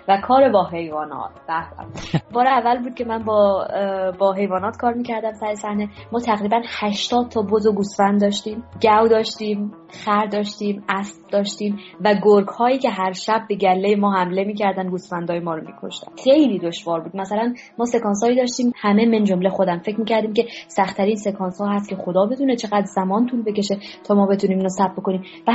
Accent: Afghanistan; به عنوان یک افغانی

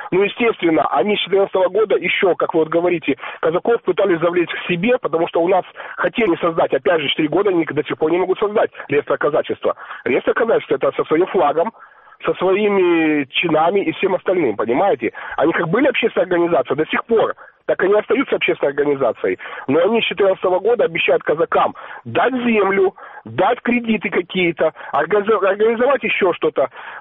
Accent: Crimea, Ukraine; Я именно крымский казак.

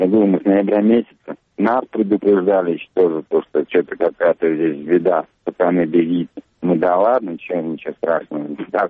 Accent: Saratov, Saratov Oblast, Russia; Я сам из Саратова

